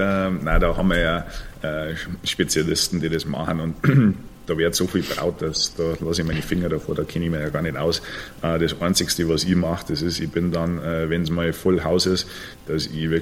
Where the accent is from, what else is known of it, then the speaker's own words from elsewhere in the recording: United States; Ich bin jetzt schon, ja, wie du gesagt hast, sehr lange herüben und ja, eigentlich so ein bisschen aufgewachsen in der USA.